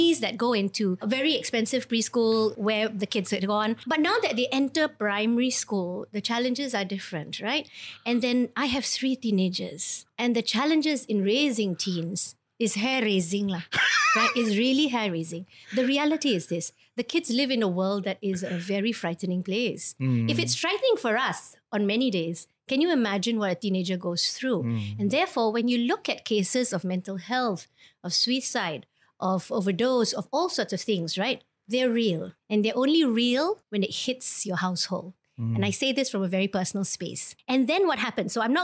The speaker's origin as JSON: {"language": "English", "country": "Singapore", "tie": "born there", "said": "Well, I was born in Singapore."}